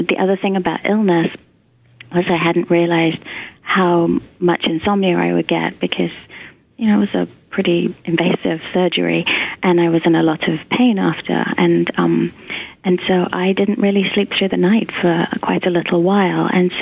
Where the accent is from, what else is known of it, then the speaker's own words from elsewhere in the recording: England, United Kingdom; moved away; I've been in the States for 12 years now, so sometimes I find myself using really American expressions that I never would have used growing up in England.